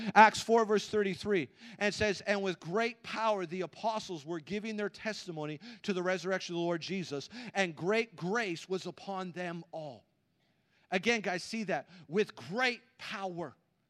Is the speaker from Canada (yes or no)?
yes; Canada; maybe as Canadian Christians, maybe just because we've gotten used to it